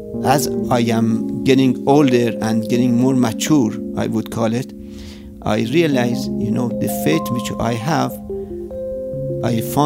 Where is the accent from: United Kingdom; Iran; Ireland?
Iran; English is a second language; now in United States; I'm not from United States, as you notice from my accent. I'm from Iran. In 1979, a lot of Jews, including me, they left Iran to come to the United States